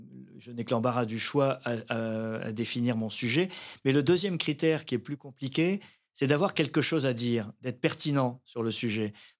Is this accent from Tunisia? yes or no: yes; Tunisia; born there; Peut-être parce que je suis né en Tunisie et que le grand large m'a toujours attiré.